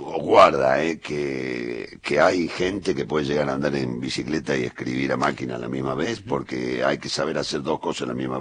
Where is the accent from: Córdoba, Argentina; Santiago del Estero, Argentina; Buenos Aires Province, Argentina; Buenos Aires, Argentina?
Córdoba, Argentina; moved away; me ayudó y me cuidó cuando llegué de Córdoba